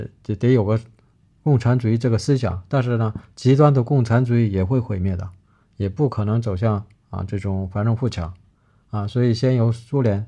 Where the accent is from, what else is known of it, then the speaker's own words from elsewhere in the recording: China; 我们中国人说的大同世界